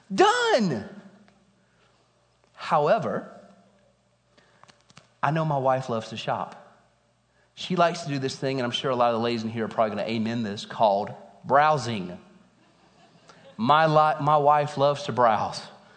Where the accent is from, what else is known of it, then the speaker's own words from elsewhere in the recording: Alabama, United States; I am from Alabama, so I'll make this joke.